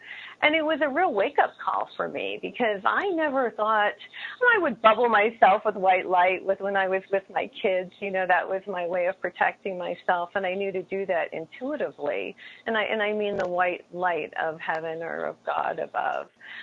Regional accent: New Mexico, United States; And so I'm from New Mexico, and so I went to a Native American lady.

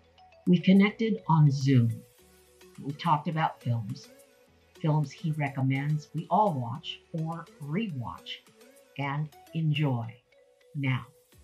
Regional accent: Fresno, California, United States; Growing up in Fresno, California, with hot, horrible summers, movie theaters were a wonderful, cool escape.

